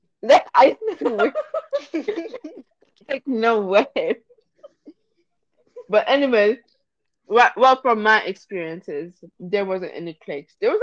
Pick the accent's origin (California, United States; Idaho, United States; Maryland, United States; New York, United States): New York, United States; Bronx; Like, I grew up in the Bronx, y'all. It was tough. It was rough.